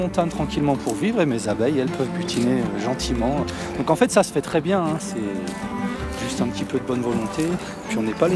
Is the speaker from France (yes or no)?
yes; northern France, France; Je ne suis pas originaire de cette vallée, ça fait une vingtaine d'années que je me suis installé ici. Je viens plutôt du nord de la France.